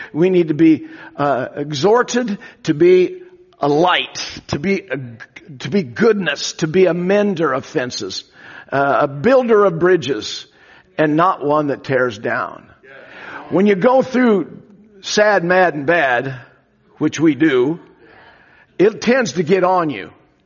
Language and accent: English; Hood River, Oregon, United States; I was raised in Hood River, Oregon. Anybody from Hood River?